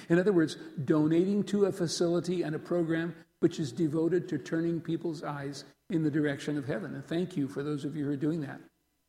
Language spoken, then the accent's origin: English; South Dakota, United States; Just behind the courthouse in my hometown is the Spink County Museum.